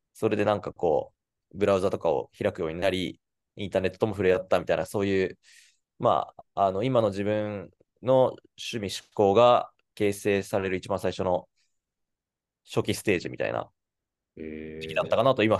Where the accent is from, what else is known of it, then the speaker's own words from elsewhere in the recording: Nagoya, Aichi, Japan; moved away as an adult; そうですね。地元は名古屋です。